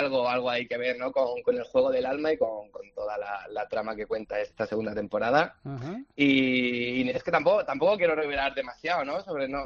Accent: Málaga, Andalusia, Spain; now in Madrid, Spain; aproveché para ir a mi pueblo, porque bueno, yo vivo en Madrid, yo no estoy viviendo ahora mismo en Málaga, pero es verdad que intento ir allí cada vez que puedo y rodar allí fue genial.

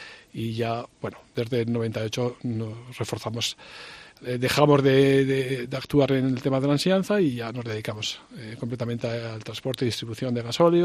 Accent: Sabiñánigo, Aragon, Spain; Bueno, soy una persona de Sabiñánigo, nací en Sabiñánigo, ya mis padres nacieron en Sabiñánigo, somos de Sabiñánigo de toda la vida y conozco el pueblo

